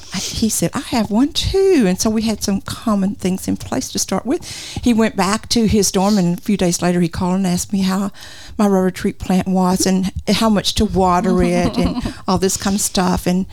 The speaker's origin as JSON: {"language": "English", "town": "Vernon", "region": "Texas", "country": "United States", "tie": "born or raised there", "said": "we moved back to my hometown, Vernon, Texas, and stayed there for like 22 years."}